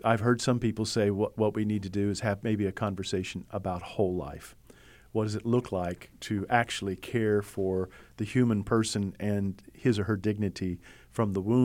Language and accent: English; United States; At the same time, as an American, I have the Second Amendment.